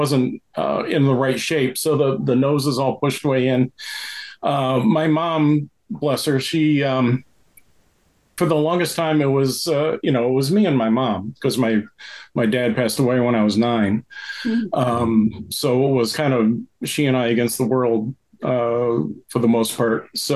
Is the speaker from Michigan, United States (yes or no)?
yes; Michigan, United States; I know we had Creature Features out here in California, but we had one that was called The Ghoul that I grew up with back in Michigan.